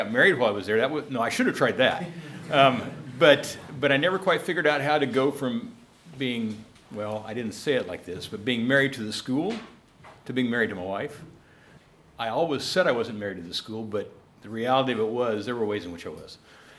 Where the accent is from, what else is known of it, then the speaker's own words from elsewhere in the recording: Kansas, United States; moved away as an adult; also born or lived in New York City; I grew up in Kansas. At the age of 30, I moved to New York City to help start a school there, Followers of Jesus School in Brooklyn, New York.